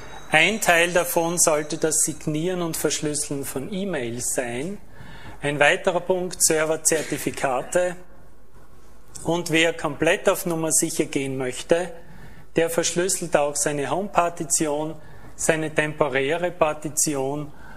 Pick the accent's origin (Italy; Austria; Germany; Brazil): Austria; ich komme aus Österreich, verwende, das werden Sie schon meiner Sprache entnommen haben